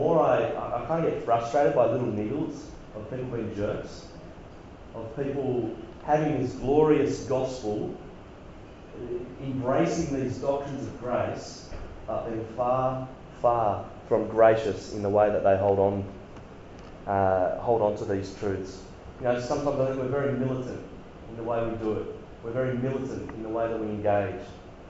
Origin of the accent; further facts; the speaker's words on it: New South Wales, Australia; now in Sydney, Australia; as I grew up on the Central Coast, and for quite a while I was very close to Sydney and lots of networks into Sydney.